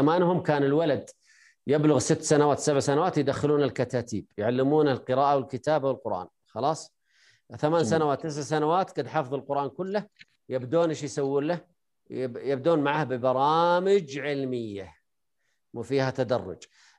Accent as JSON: {"language": "Arabic", "country": "Saudi Arabia", "said": "يعني عندنا في السعودية مثلا قبل 100 سنة أو 200 سنة"}